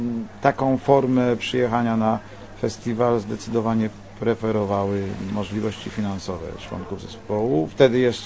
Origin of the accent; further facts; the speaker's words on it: Kraków, Lesser Poland, Poland; also born or lived in Łódź; ja jestem Krakus z dziada pradziada i tam się urodziłem. I tam, chociaż już wtedy mieszkałem w Łodzi